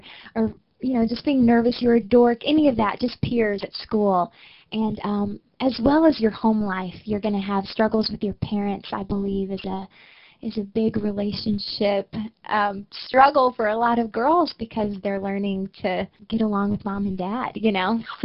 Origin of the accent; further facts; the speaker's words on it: San Antonio, Texas, United States; also born or lived in Brazil; I grew up in San Antonio, but I was born on the mission field because my parents were missionaries in Brazil. So, but pretty much, you know, raised my entire life in San Antonio, Texas, and just love it.